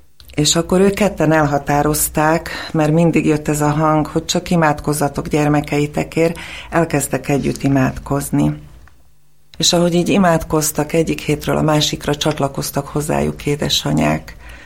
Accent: Bratislava, Bratislava Region, Slovakia; first language Slovak; Hungarian is a second language; moved away as an adult; Én Pozsonyba születtem. Nekem az édesanyám magyar származású, és az édesapám cseh, de az élet úgy hozta, hogy Pozsonyba találkoztak, oda jártak egyetemre, és szlovák nyelv volt az a közös nyelv, amin mi otthon beszélgettünk, ez az én anyanyelvem.

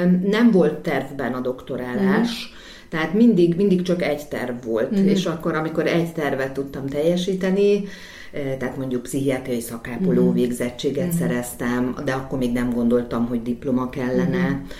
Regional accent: Gyöngyös, Heves, Hungary; born there; now in Budapest, Hungary; Én vidéki lány vagyok, tehát Gyöngyösön születtem, és 12 éves koromtól pedig 60-ban éltem a szüleimmel, és az érettségi után kerültem fel Budapestre

